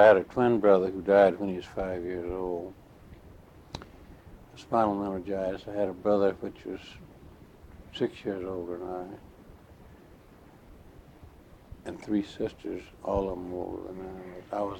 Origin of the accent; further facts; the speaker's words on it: Vance, Alabama, United States; born there; also born or lived in Chunchula / Georgetown; I was born in Vance, Alabama, which is between near Birmingham, Alabama, on November 23, 1915. Before I was a year old, we moved to Chinchula, Alabama, which is about 18 miles north of Mobile.